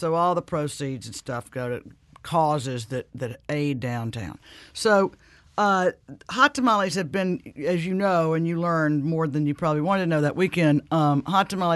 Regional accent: Greenville, Mississippi, United States; I'm from Greenville, Mississippi, my hometown, which I love and adore and go back to all the time.

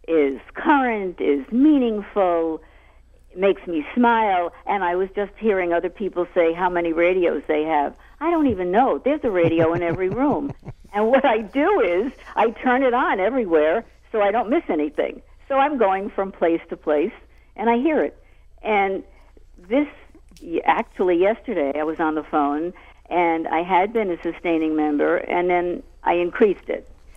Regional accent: Long Island, New York, United States; So, I am from New York. I'm a Long Island person, worked in Manhattan, and here I moved to South Florida.

